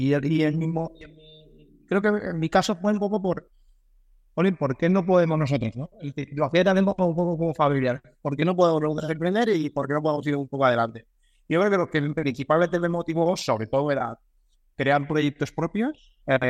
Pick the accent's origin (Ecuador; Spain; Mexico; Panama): Spain; Valencia, Valencian Community; Soy una persona de Valencia, vuelvo a decir de Valencia, que estamos cerca de Valencia.